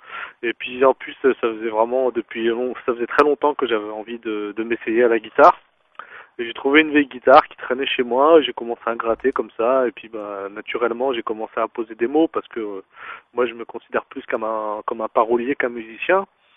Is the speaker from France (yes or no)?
yes; Rennes, Brittany, France; Ouais. Je suis breton.